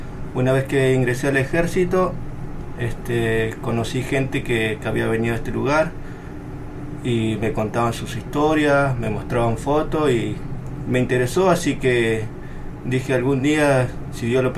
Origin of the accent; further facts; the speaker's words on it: Río Negro, Argentina; yo soy nacido y criado en el paraje de Colanconué, un pueblo que se ubica en el Río Negro, sobre la ruta 23. Así que yo me crié en ese lugar. Mis papás también se han nacido y criado en ese lugar